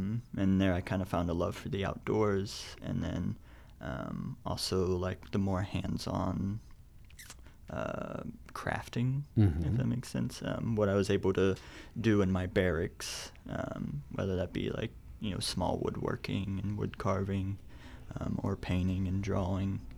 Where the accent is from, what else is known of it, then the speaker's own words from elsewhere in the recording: Nelsonville, Ohio, United States; I was actually raised right down the road. I grew up in Nelsonville.